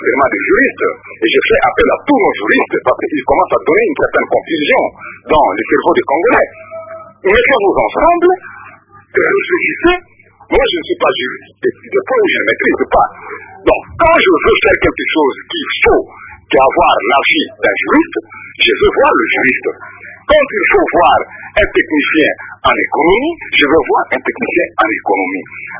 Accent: DR Congo; je suis congolais, je suis zaïrois, je suis Toro-Zindika, je suis Nisonga.

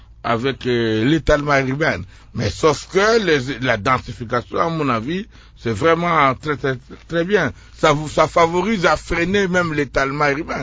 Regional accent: DR Congo; Par exemple, chez nous, en République démocratique du Congo, je trouve une confusion totale

